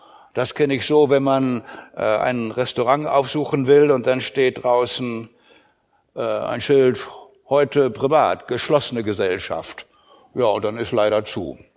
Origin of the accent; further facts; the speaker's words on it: Northern Germany, Germany; Also Karnevalet als Norddeutscher hatte ich da natürlich unheimlich Verstehensprobleme.